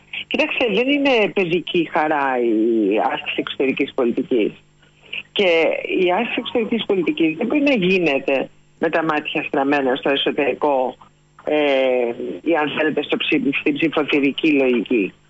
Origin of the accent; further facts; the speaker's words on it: Greece; Θεωρούσα πάντα ότι εκπροσωπώ τη χώρα μου, την Ελλάδα, την πατρίδα μου